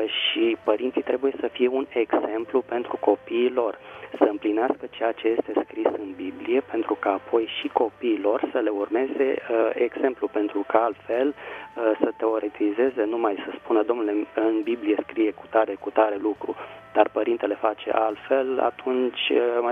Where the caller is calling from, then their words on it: Bucharest, Romania; din București.